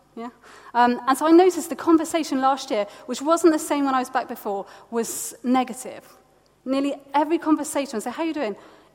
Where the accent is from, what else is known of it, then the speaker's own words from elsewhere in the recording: United Kingdom; As we act and speak as British people, will be similar.